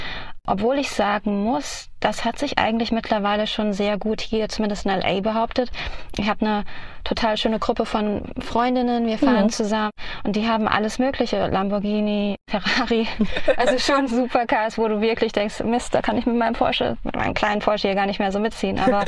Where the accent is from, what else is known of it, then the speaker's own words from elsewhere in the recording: Fulda, Hesse, Germany; moved away as an adult; also born or lived in Hamburg; now in New York, United States; Ja, ich bin ursprünglich aus Fulda, aber ich habe zu der Zeit 4 Jahre in Hamburg gelebt. Und bin dann von dort nach New York gezogen.